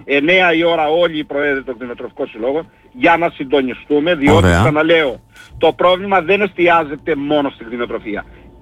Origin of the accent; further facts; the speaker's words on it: Crete, Greece; δεν θα ανεχτούμε σαν Κρητικοί, δεν θα ανεχτούμε κανένα, μα κανένα, να μας διώξει από τα σπίτια μας.